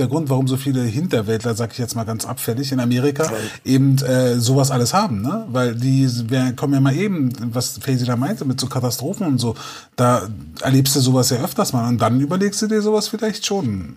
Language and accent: German; Berlin, Germany; Ich bin Berliner